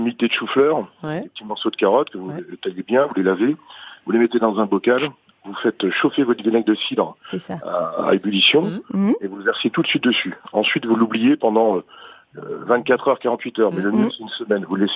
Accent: Brittany, France; Ben moi, je suis breton

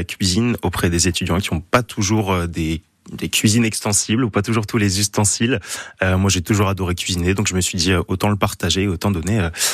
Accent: Strasbourg, Grand Est, France; J'ai grandi à Strasbourg et maintenant mes parents sont sur Enheim, donc voilà, toujours un peu dans le coin.

